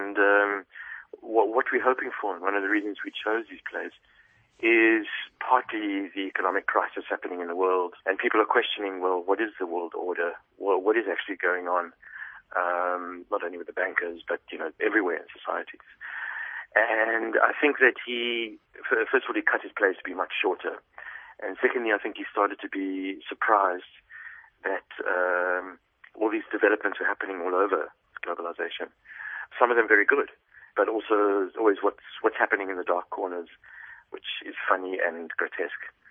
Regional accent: South Africa; now in Prague, Czechia; I'm originally South African

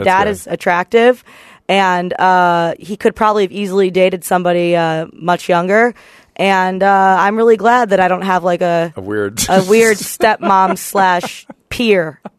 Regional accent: Troy, Michigan, United States; also born or lived in Macomb; Troy and then Macomb, so like suburbs of Detroit.

